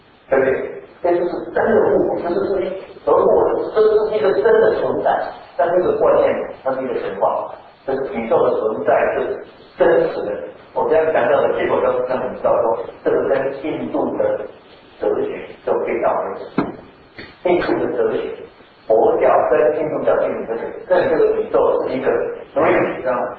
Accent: Taiwan; 你知道我们台湾人喜欢生男孩子，对不对？

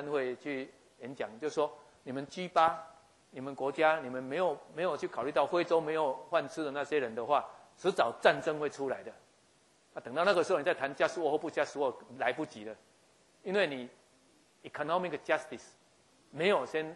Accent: Taiwan; 我只是要让陈云林知道，我们台湾人不爽啊！

